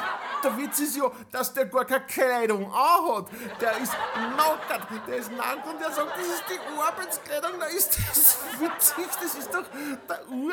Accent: Upper Austria, Austria; bei uns im Mühlviertel sagt man Titan Quest

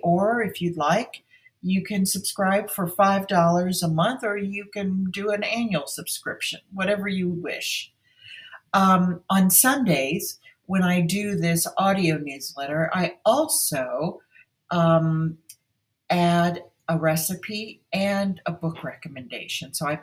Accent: Fort Lauderdale, Florida, United States; also born or lived in Ann Arbor / New York City; now in Breckenridge, United States; All my life, I have lived in a series of towns that were attraction centers, like my hometown of Fort Lauderdale, Florida, my college town of Ann Arbor, Michigan, my career home of New York City, my most recent home of Breckenridge, Colorado.

